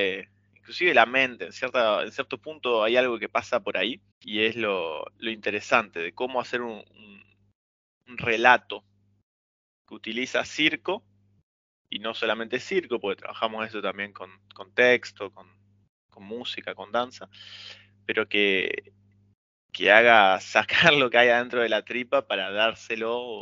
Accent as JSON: {"language": "Spanish", "town": "Rosario", "region": "Santa Fe", "country": "Argentina", "tie": "born or raised there", "said": "De Rosario."}